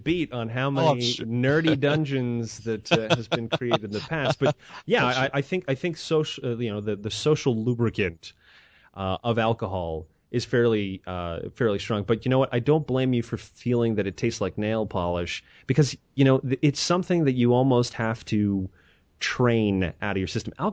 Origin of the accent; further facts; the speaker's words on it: Montreal, Quebec, Canada; you know, I come from Montreal, and in Montreal, if you cross the road when you're not supposed to, you will get run over.